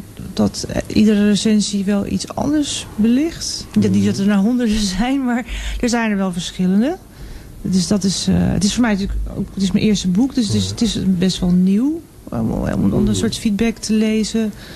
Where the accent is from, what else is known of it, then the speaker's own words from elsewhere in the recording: North Brabant, Netherlands; also born or lived in United States; Nee, wij zijn heel veel verhuisd. Maar uiteindelijk heb ik het langst in Brabant gewoond.